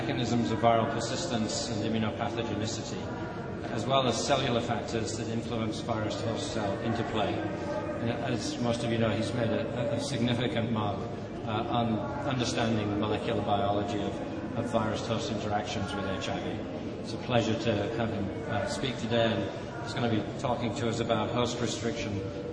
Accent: England, United Kingdom; We English have the stiff upper lip.

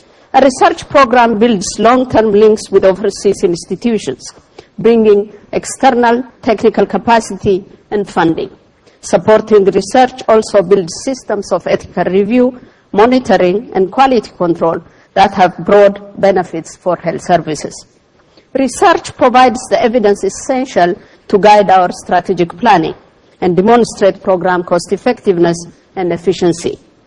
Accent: Ethiopia; In my home country of Ethiopia, for instance, we have less than 2,000 doctors

